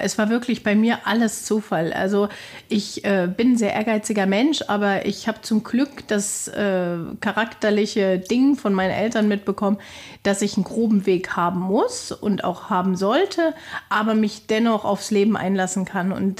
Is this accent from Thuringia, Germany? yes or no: yes; Thuringia, Germany